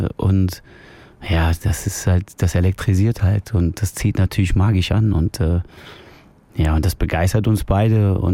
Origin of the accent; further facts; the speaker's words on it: Cologne, North Rhine-Westphalia, Germany; 1. FC Köln war halt so mein Heimatverein. Ich bin halt gebürtiger Kölner.